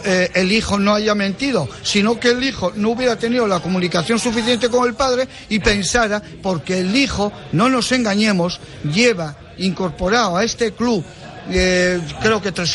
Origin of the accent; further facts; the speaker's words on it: Gijón, Asturias, Spain; No, pues no soy gallego, soy asturiano. Y muy asturiano y muy de Gijón y del Llano.